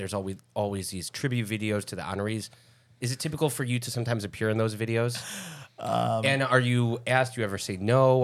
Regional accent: Lincolnwood, Illinois, United States; Yeah. I grew up in Lincolnwood.

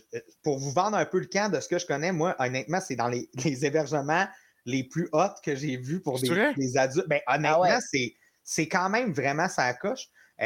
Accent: Jonquière, Quebec, Canada; moi, ça fait longtemps que je connais les patros parce que je viens de Jonquière

